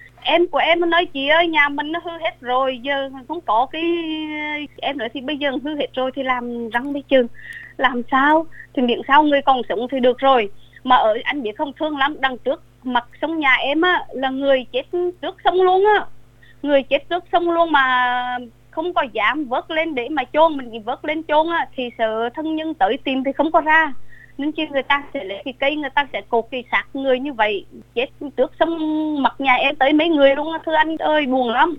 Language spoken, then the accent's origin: Vietnamese; Central Vietnam, Vietnam; Và em cũng là người miền Trung